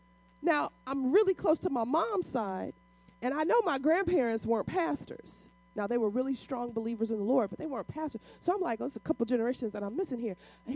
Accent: St. Louis, Missouri, United States; I'm originally from St. Louis, Missouri. My family's from Alabama.

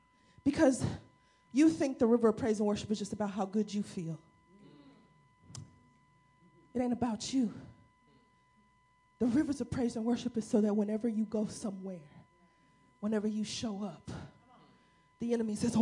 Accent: St. Louis, Missouri, United States; I was a city girl. I grew up in St. Louis, and my grandparents lived in Alabama

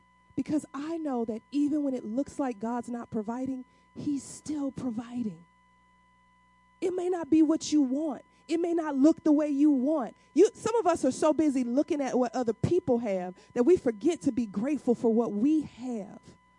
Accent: Missouri, United States; I'm originally from Missouri. My family's from Alabama.

